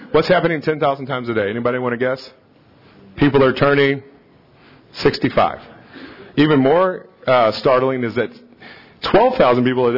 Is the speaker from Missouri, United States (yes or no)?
yes; St. Louis, Missouri, United States; I'm from St. Louis. It's always baseball references for me.